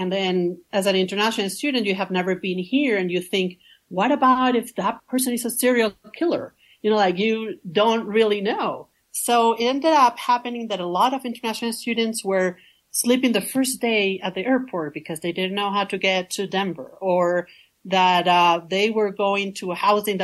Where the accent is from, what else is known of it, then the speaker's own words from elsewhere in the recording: Venezuela; moved away as an adult; now in United States; I'm originally from Venezuela.